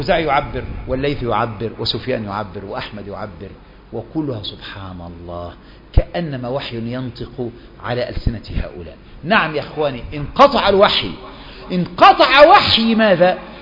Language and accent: Arabic; Egypt; انتوا خلي من مصر، انا من مصر